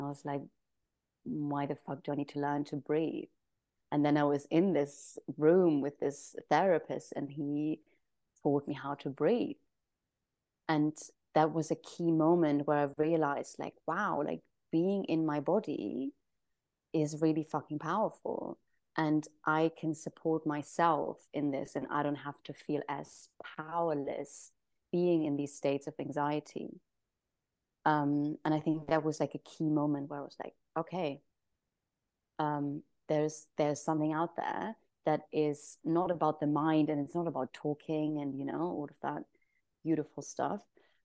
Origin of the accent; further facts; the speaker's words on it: Germany; now in Ibiza, Spain; I'm originally from Germany, currently living in Ibiza